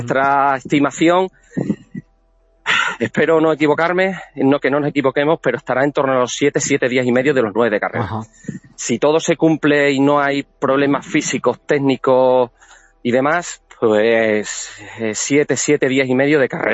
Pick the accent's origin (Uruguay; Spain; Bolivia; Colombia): Spain; Francia tiene 9 equipos y nosotros españoles somos 8 equipos participantes